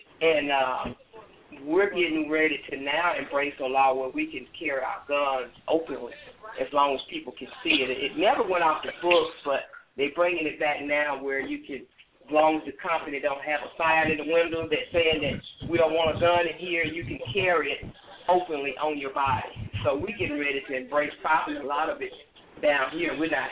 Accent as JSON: {"language": "English", "region": "Mississippi", "country": "United States", "tie": "born or raised there", "said": "You know, we're still grieving down here. It's we're it's common, you know, coming, growing up in Mississippi, we see it all the time."}